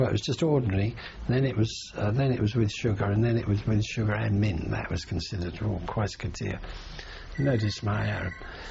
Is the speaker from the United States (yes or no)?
no; London, United Kingdom; And so I said, yes, I come from a place called London, which is a big place in the middle of it, you see.